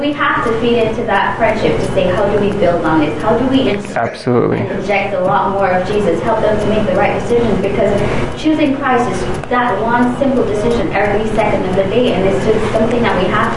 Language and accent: English; Jamaica; I'm from Jamaica, so I remember our youth program in Jamaica.